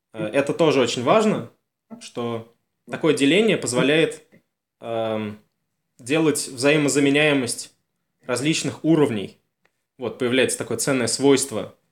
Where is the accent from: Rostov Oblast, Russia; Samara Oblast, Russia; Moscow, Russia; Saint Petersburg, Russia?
Samara Oblast, Russia; Novokuybyshevsk; сам я из Самарской области, из Новокуйбышевска